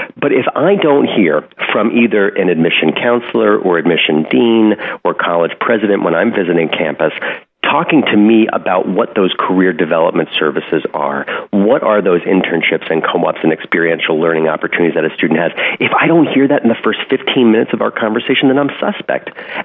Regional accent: New York City, New York, United States; the $70,000 sticker cost here at NYU in my hometown

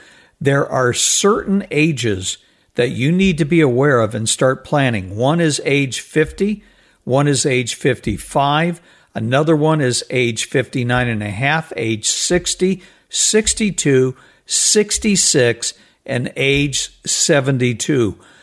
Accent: Arizona, United States; I grew up in Arizona, so I'm well aware of the temperatures

